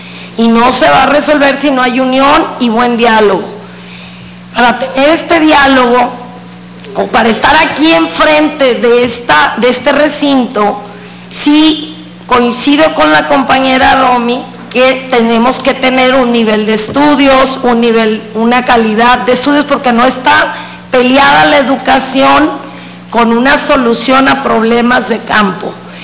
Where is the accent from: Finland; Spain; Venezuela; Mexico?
Mexico; Acaponeta, Nayarit; Soy de Acaponeta, mis padres desde un principio fue sembrador de tabaco, acabó cuando mi madre fue viuda sembrando frijol.